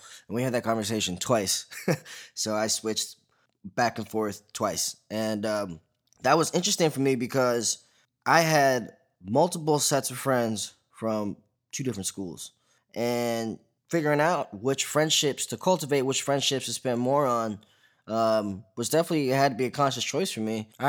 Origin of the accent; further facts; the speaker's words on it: Princeton, New Jersey, United States; So growing up in Princeton, I actually bounced back and forth between Hun, the private school, and Princeton High School, the public school.